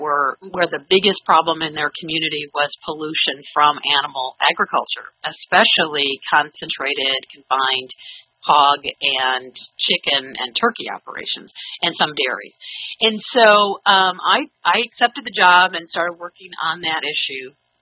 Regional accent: Michigan, United States; Well, I'm from Michigan. I grew up there and grew up in a sort of typical suburban household.

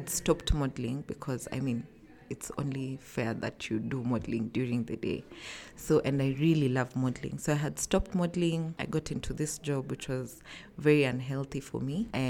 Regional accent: Nairobi, Kenya; I'm from Nairobi, Kenya.

